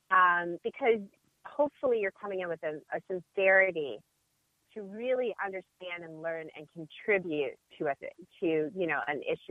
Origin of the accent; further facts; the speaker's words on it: Detroit, Michigan, United States; getting lost in Detroit, rediscovering my hometown, introducing myself to neighborhoods that I'd never known about before.